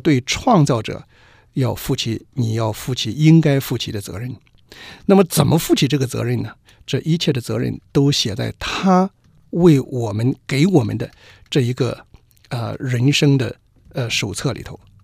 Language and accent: Chinese; China; 所以我们中国人也有这样的观念啊，人上面还有青天啊